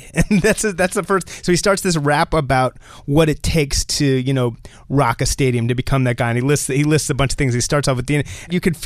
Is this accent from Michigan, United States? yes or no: no; New Jersey, United States; I can do a Jersey accent because I'm from Jersey.